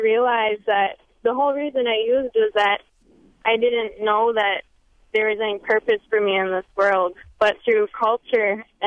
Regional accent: Minneapolis, Minnesota, United States; I'm from Bad River Band of Wisconsin, and I grew up actually in Minneapolis

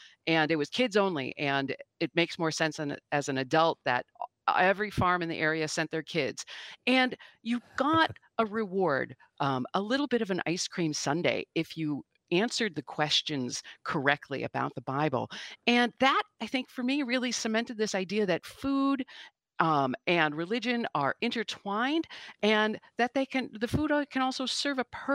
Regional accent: Milwaukee, Wisconsin, United States; I think I put it down to growing up in Milwaukee and then being exposed to a lot of people.

